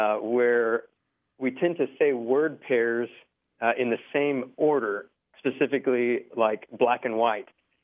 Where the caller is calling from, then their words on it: Denton, Texas, United States; I'm calling from Denton, Texas.